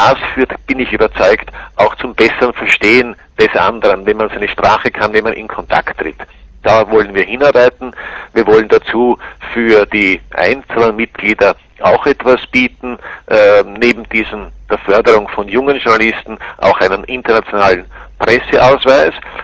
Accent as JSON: {"language": "German", "country": "Austria", "said": "ich sage das als Österreicher"}